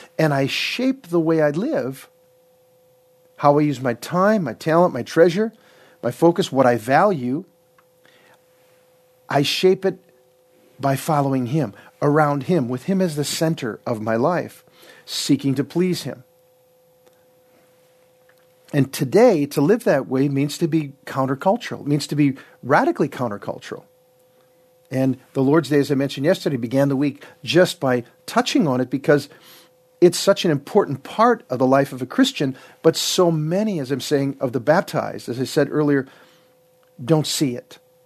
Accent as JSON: {"language": "English", "region": "Minnesota", "country": "United States", "tie": "born or raised there", "said": "I remember when I was a little boy in my hometown in southern Minnesota"}